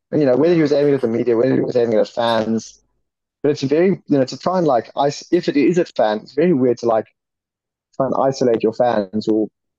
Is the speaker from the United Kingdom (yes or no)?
yes; England, United Kingdom; And I mean, as an Englishman, they shouldn't be lacking motivation to go to France.